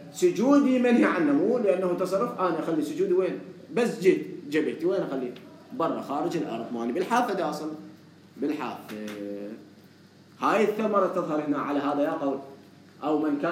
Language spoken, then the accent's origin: Arabic; Najaf, Najaf Governorate, Iraq; أنا من النجف